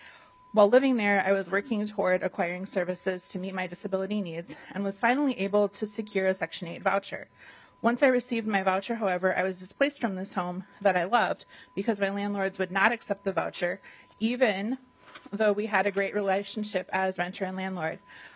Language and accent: English; Minnesota, United States; I grew up in Sibley County, Minnesota, and I am a low-income autistic adult with other disabilities living on SSDI.